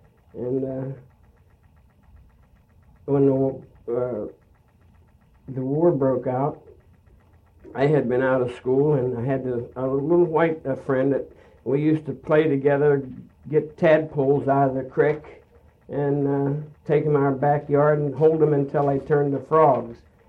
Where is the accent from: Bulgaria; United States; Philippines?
United States; Crafton, Pennsylvania; I'm from Pittsburgh, PA, a little town 7 miles out of Pittsburgh, where I was born and raised. It's called Crafton.